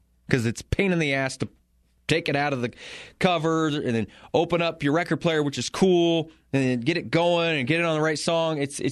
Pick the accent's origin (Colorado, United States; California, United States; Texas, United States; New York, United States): Colorado, United States; growing up in Eastern Colorado, we didn't have a Blockbuster.